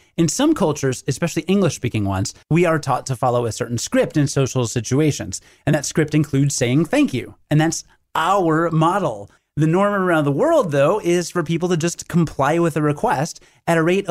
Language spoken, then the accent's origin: English; Rockford, Illinois, United States; I'm from Rockford, which is about 150,000. And to me, that still felt kind of small.